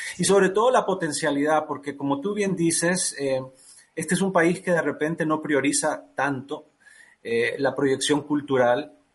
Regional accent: United States; born there; I spent 30 years, 30 años en Estados Unidos. ¿Tú te imaginas? Bueno, yo nací en Estados Unidos

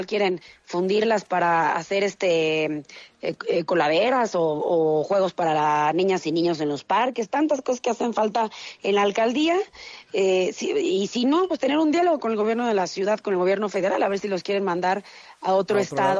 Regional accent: Mexico; que soy mexicana, ¿no?

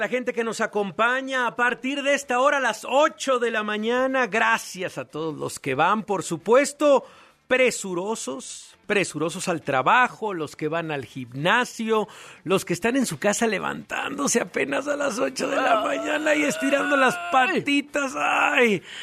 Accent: Veracruz, Mexico; now in Mexico City, Mexico; cuando me vine de la ciudad de Veracruz para acá, cuando vine de Veracruz para la Ciudad de México

